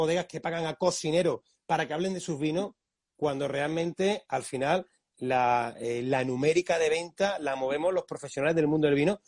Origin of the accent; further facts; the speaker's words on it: Montilla, Andalusia, Spain; ya quisiera yo, también soy de Montilla